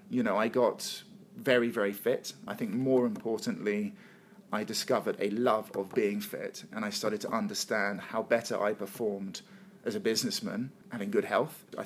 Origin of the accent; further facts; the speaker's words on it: England, United Kingdom; My wife is from the US. I'm from England.